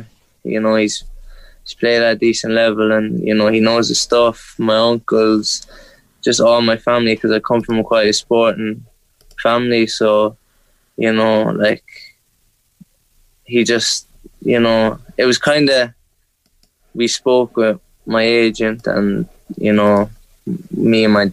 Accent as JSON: {"language": "English", "country": "Ireland", "said": "being an Irish kid, like, you know, you couldn't, like, make it up"}